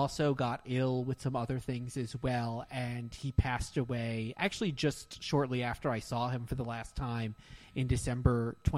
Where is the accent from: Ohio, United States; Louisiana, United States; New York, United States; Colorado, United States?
New York, United States; Both growing up in New York, New Jersey area, we had WPIX